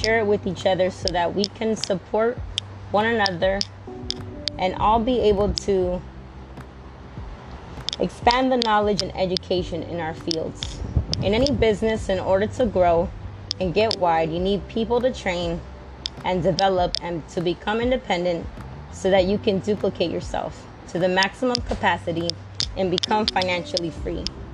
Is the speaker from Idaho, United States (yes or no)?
no; California, United States; I'm from California, and we'll talk about the rest another time.